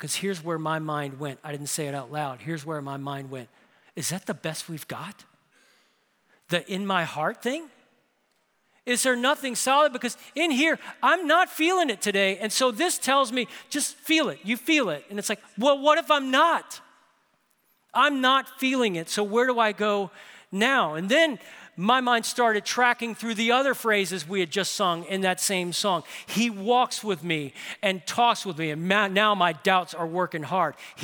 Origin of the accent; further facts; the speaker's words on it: New Orleans, Louisiana, United States; And then when the World War II Museum was established in my hometown in New Orleans